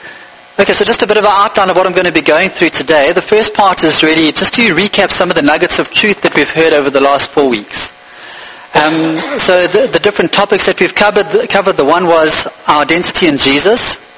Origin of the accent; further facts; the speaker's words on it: Scotland, United Kingdom; in my case, I'm Scottish